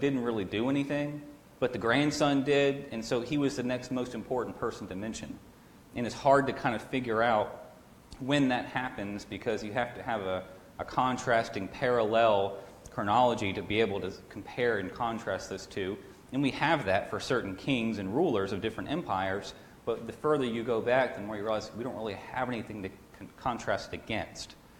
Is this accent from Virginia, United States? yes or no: yes; Virginia, United States; because I made such a strong point when I was in preaching school to say I'm from Virginia. They go, oh, West Virginia? No, different state.